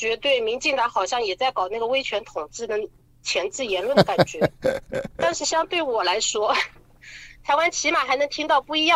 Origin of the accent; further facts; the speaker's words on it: China; 作为我来说的话，作为中国人，我当然不希望武统啊